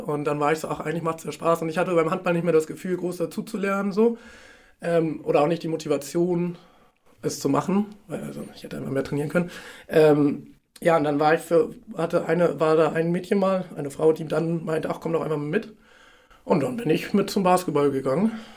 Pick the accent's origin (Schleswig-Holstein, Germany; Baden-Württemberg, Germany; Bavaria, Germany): Schleswig-Holstein, Germany; ich bin in Aschenberg aufgewachsen und bei TSV Plön habe ich meine Jugend gespielt und bin dann für meine Ausbildung und mein Abi nach Kiel gezogen